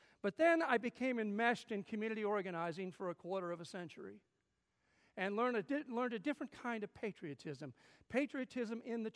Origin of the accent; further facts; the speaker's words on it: Missouri, United States; I grew up in the Evangelical Southern Baptist Church in northern Missouri, as some of you know, where religion and politics don't mix on the one hand.